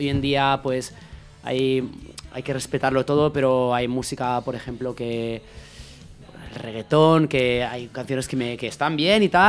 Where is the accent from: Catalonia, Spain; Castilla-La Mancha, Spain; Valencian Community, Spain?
Valencian Community, Spain; Ontinyent; una en mi ciudad natal, Ontinyent, el 10 de mayo